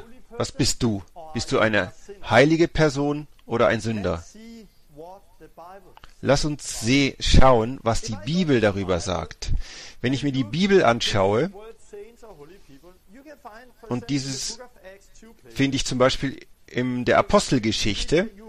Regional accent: Denmark; German is a second language; moved away; In Dänemark, wo ich aufgewachsen bin

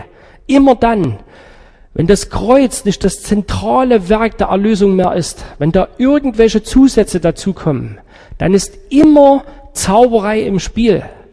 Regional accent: Saxony, Germany; ich habe so eine Bildungslücke geschlossen, die man als Sachse eigentlich nicht haben sollte.

